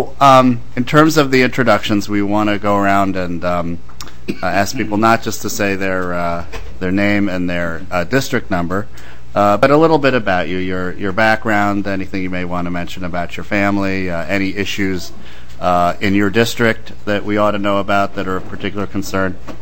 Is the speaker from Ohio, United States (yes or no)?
yes; Cincinnati, Ohio, United States; growing up in Cincinnati, Ohio, my dad used to once in a while take us to the Greater Cincinnati Airport